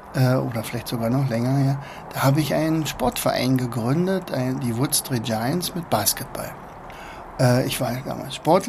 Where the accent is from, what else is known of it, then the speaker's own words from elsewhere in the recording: Germany; naja, ich bin ja damals in der DDR aufgewachsen und wir durften also nicht in den Wilden Westen fahren.